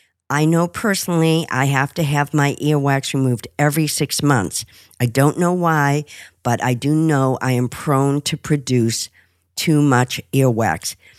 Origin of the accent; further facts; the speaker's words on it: Boston, Massachusetts, United States; in my hometown of Boston at Brigham and Women's Hospital